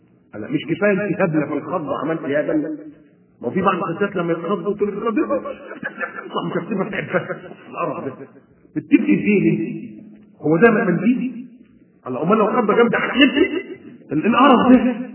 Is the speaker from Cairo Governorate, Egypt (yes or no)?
no; Alexandria, Alexandria Governorate, Egypt; حاجة كانت عندنا في اسكندرية